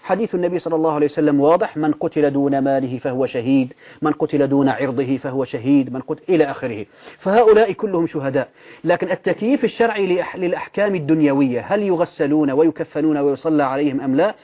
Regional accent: Syria; الدعابة عندنا في سوريا دائما تشبه لنا حمص وحماة

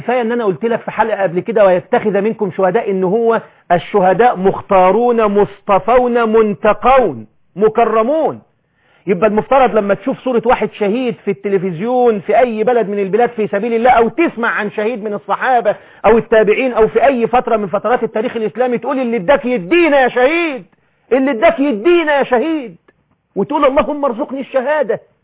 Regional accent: Egypt; احنا عندنا في مصر بنقول كده

